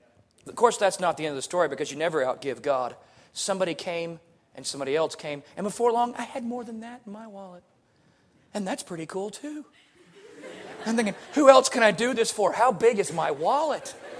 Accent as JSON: {"language": "English", "town": "Pensacola", "region": "Florida", "country": "United States", "tie": "born or raised there", "also_born_or_lived": "Waco, Texas / Indiana / Louisiana / Illinois", "said": "I was born in Waco, Texas. I grew up in Pensacola, Florida. I went to college in Indiana. I worked in a church in Louisiana, and now I'm a missionary to the Yankees in Illinois."}